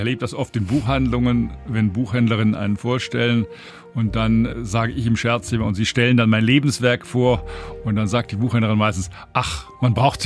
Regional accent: Baden-Württemberg, Germany; now in Hamburg, Germany; Ich komme ja aus Süddeutschland, dass ich in der Lage bin, das schwäbische Nationalgericht der gefüllten Kalbsbrust zuzubereiten.

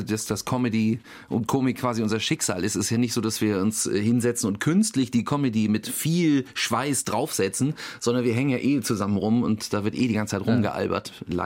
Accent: Schleswig-Holstein, Germany; als Schleswig-Holsteiner

